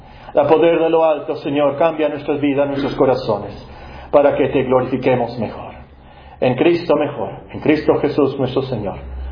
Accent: Sonora, Mexico; also born or lived in Tecpan / Sinaloa / United States; pero nací en Tecpan, y luego me llevaron a Sinaloa y luego a Sonora, y viví un tiempo en Estados Unidos, y después de mis estudios volví a Sonora, Hermosillo

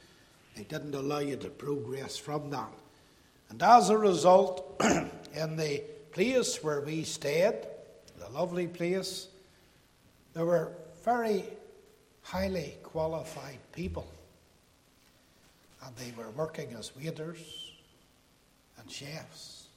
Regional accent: Northern Ireland, United Kingdom; I mean, I'm not ashamed to be Irish, but I'm Northern Irish.

